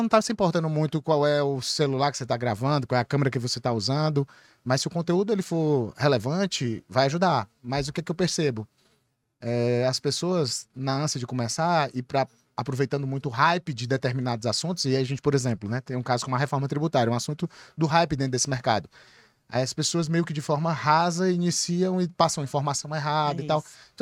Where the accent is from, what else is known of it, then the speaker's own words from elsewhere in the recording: Minas Gerais, Brazil; eu sou do interior de Minas Gerais, eu peguei um ônibus de 8 horas para poder pegar o voo para vir aqui para o Ceará